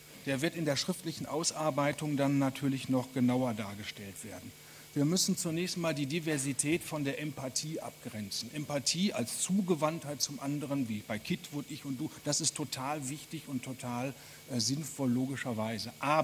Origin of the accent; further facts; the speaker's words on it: Germany; Ich komme ja aus Deutschland